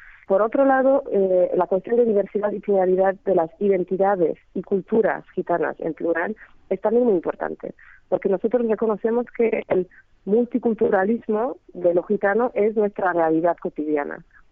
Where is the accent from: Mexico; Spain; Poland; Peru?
Poland; Spanish is a second language; los gitanos de Polonia, por ejemplo, en mi país, donde no tenemos el flamenco, sí tenemos el idioma